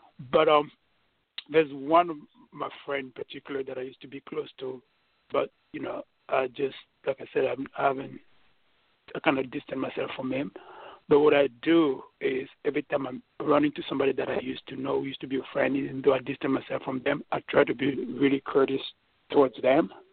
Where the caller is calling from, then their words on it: New York City, New York, United States; New York City.